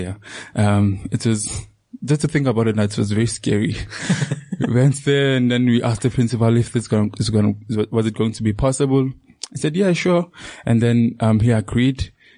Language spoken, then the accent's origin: English; Leandra, Mpumalanga, South Africa; So growing up in Leandra was not the worst, but it wasn't great. Our house was built next to a soccer stadium.